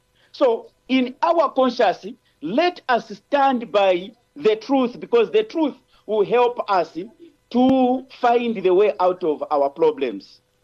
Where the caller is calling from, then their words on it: Lusaka, Lusaka Province, Zambia; I'm speaking from Lusaka.